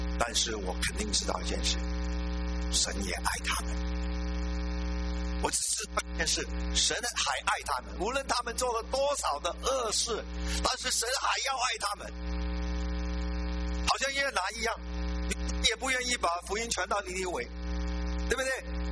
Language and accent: Chinese; Hong Kong; moved away; 所以我就跟着总部搬到香港去啊。对我来讲也是一个好事，因为我是归家了吧，因为香港是我的家乡。 但是到了香港的时候，我发现已经离开了30多年